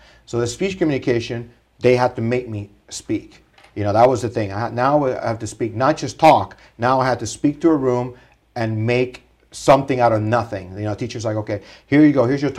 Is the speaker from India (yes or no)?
no; Santurce, Puerto Rico; So originally, I'm from Puerto Rico. I was born in Santurce, Puerto Rico.